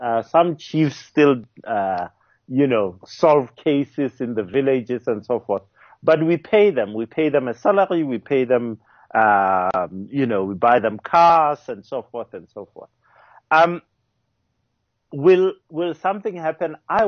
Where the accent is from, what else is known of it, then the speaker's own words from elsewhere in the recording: Johannesburg, Gauteng, South Africa; my parents come from Limpopo, but I was born in Joburg, I've lived in Joburg most of my life.